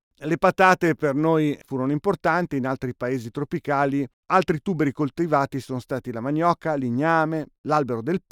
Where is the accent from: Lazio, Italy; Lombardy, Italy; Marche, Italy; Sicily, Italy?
Lombardy, Italy; io ho visto dalle mie parti, tra Milano e Bergamo, era pieno di campi di mais